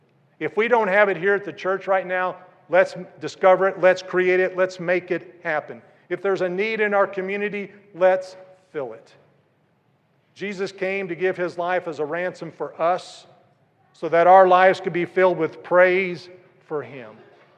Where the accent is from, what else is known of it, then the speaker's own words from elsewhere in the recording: Kentucky, United States; Most Tuesdays, I stand on a corner in the downtown district of my hometown with a sign that says, free hugs.